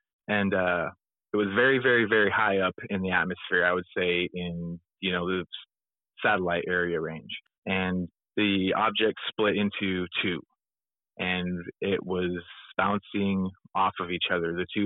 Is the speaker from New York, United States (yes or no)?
no; Bozeman, Montana, United States; I'm 39 years old, originally from, born and raised in Bozeman, Montana.